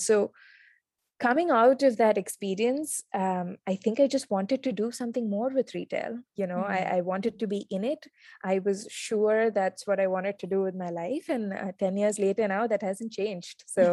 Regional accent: Chennai, Tamil Nadu, India; So I grew up in Madras, a lot around South Indian values of living simply, living frugally

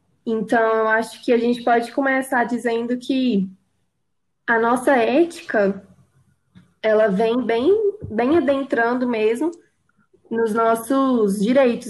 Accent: Brazil; A nossa cultura, a nossa identidade como brasileiro, como cidadão.

